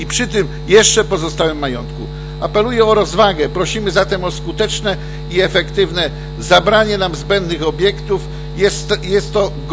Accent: Poznań, Greater Poland Voivodeship, Poland; born there; urodziłem się w Poznaniu. Moi rodzice również są z Poznania, ojciec był tramwajarzem.

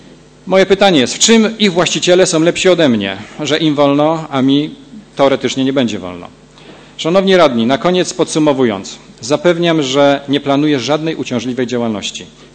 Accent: Poznań, Greater Poland Voivodeship, Poland; Urodziłem się w Poznaniu, cały czas tu żyję i jestem z miastem związany emocjonalnie.

